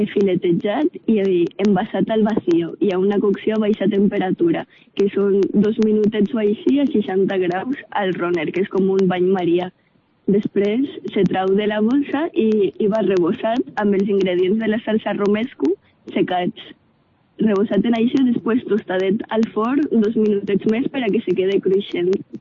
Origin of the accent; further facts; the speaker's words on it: Castelló, Valencian Community, Spain; en realitat sóc la única de Castelló